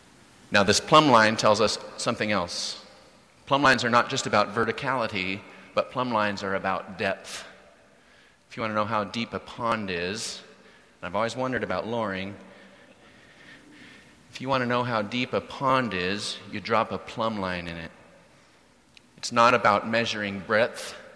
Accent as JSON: {"language": "English", "region": "Pacific Northwest", "country": "United States", "said": "I'm from the Pacific Northwest. Spiritual but not religious."}